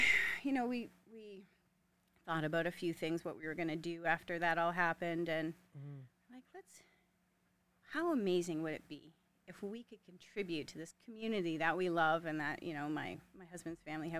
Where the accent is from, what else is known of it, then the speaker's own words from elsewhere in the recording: Ontario, Canada; now in Fort McMurray, Canada; a pretty much born and raised Fort McMurrayite who loves the city very much. And I am imported from Ontario 10 years ago last month.